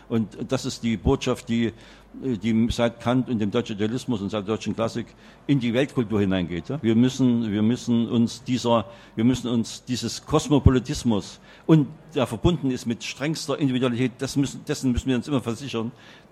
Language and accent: German; Germany; Wir sind also als Deutsche weit ab von solchen Festlegungen etwa anderer Nationalitäten oder anderer Sprachformen